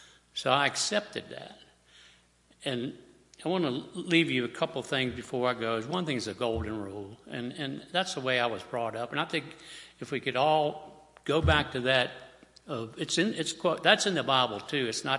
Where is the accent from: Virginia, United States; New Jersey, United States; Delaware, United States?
Virginia, United States; Norfolk; born there; Now, I was born in Norfolk, Virginia, way back in 1944. It's hard to believe I'm almost 75, but I am.